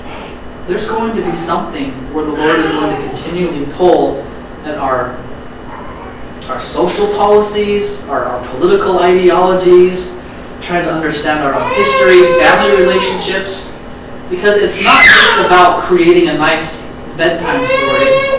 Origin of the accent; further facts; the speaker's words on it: Kanab, Utah, United States; So we got sent down to Southern Utah. That's why we're from Kanab.